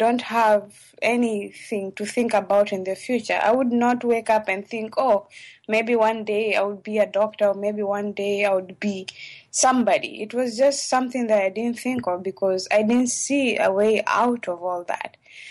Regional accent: Kisumu, Kisumu County, Kenya; English is a second language; I grew up in a village in western Kenya. To be more precise, in Kisumu, that is close to Lake Victoria. And my parents basically were poor, so they were subsistence farmers.

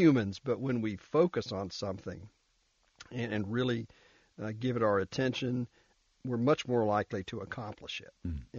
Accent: Florida, United States; We're from Florida, where it's this morning when I got up, before the sun got up, the heat index was 88 degrees.

